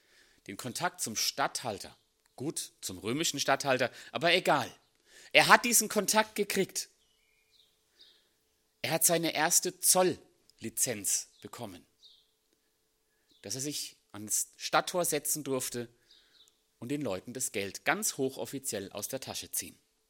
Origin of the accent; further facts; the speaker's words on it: Söllingen, Baden-Württemberg, Germany; Ich komme aus Söllingen